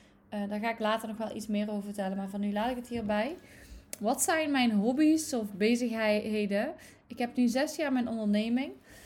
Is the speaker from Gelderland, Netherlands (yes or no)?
no; Limburg, Netherlands; now in Eindhoven, Netherlands; zaterdag 27 jaar. Ik woon samen met mijn lieve vriend Sergio in Eindhoven, maar ik kom oorspronkelijk uit Limburg. En misschien kun je dat nog wel horen aan mijn accent